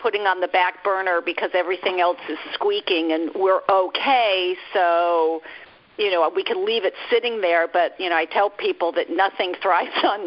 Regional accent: Los Angeles, California, United States; And I grew up in Los Angeles, where it's one of the places where if you don't have a therapist, everybody goes, "What's the matter with you?"

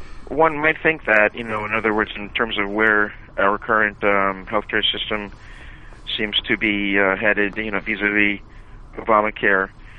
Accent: Canada; moved away; I will start out by disclosing that I'm from Canada originally.

